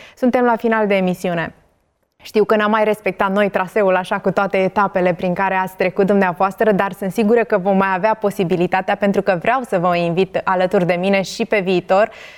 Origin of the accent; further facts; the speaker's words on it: Romania; pur și simplu mentalitatea noastră ca români